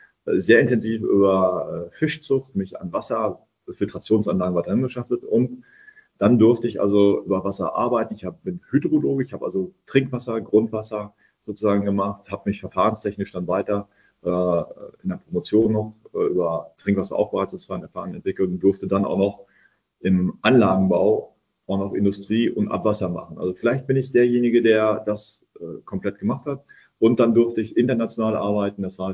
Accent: North Rhine-Westphalia, Germany; ich bin Sauerländer, ich komme direkt aus dem Mittelgebirge

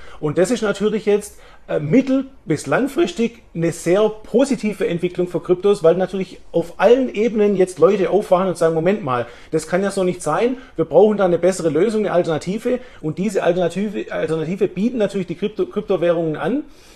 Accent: Medellín, Antioquia, Colombia; schön, dass es in meiner Heimatstadt stattfindet.

